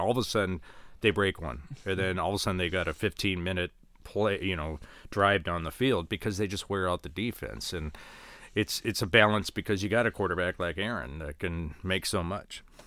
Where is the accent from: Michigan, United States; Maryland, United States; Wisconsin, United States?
Wisconsin, United States; Madison; I'm a homer. I grew up in Madison, so I'm a Wisconsin guy.